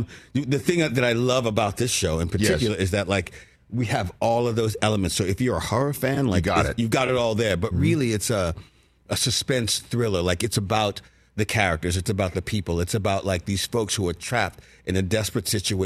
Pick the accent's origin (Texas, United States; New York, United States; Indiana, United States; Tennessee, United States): New York, United States; Brooklyn; I was like, you know, I'm from Brooklyn.